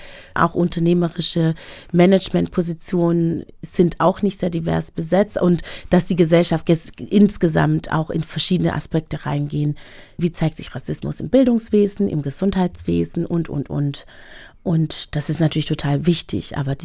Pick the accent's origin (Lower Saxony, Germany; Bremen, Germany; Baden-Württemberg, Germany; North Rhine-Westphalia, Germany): Baden-Württemberg, Germany; Stuttgart; Und ich komme ja aus Stuttgart, ne? Wir wissen ja, Ingenieurstadt, Technikstadt.